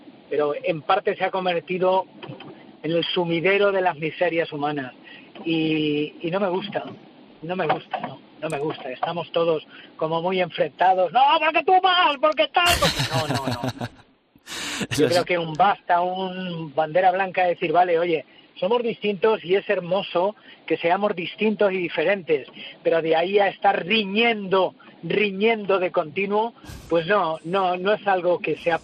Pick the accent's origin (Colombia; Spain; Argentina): Spain; Montiel, Castilla-La Mancha; eso es Montiel, mi pueblo, donde he nacido y todavía sigo jugando, ¿no?